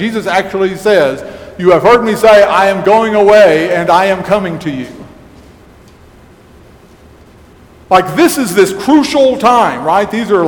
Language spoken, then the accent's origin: English; Texas, United States; But for those of us who were brought up in Texas, maybe from childhood